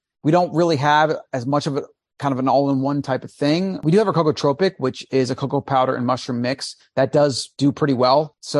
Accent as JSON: {"language": "English", "region": "Florida", "country": "United States", "tie": "born or raised there", "moved": "yes", "said": "So I grew up in Florida, you know, always had entrepreneurial aspirations, started a juice bar, then a CrossFit gym"}